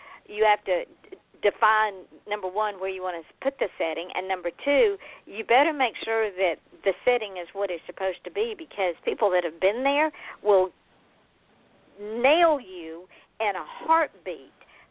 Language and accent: English; Atlanta, Georgia, United States; I'm from Atlanta. I went back. I've been in Florida since 2006.